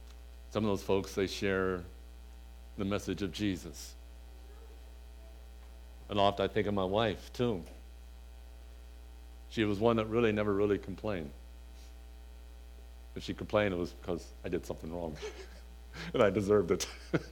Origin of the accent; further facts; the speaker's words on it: Mahaffey, Pennsylvania, United States; It was my hometown, an old town called Mahaffey, but really I lived in a village called Bethlehem, is where I lived at.